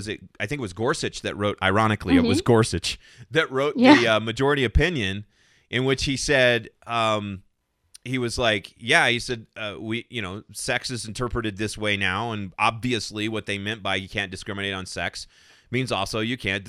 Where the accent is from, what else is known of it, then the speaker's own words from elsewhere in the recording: Arizona, United States; you can go to where I grew up in Arizona and watch people just walk across the border.